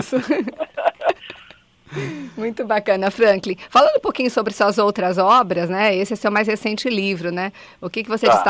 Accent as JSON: {"language": "Portuguese", "region": "São Paulo", "country": "Brazil", "said": "sou paulistana também, tomei muito ônibus aí na cidade"}